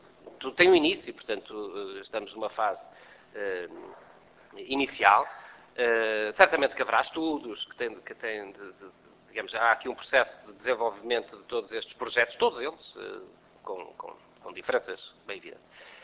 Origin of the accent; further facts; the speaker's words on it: Guimarães, Norte, Portugal; sou de Guimarães e a ligação a Creixmil é tão forte que os meus filhos nasceram em Creixmil.